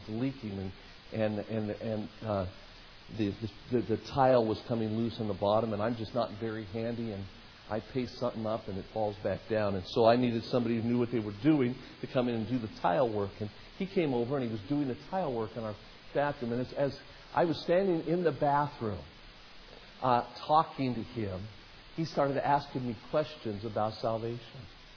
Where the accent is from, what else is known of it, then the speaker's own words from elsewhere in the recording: Las Vegas, Nevada, United States; Jerry Falwell's discouraging me from going back to Las Vegas, Nevada, my hometown.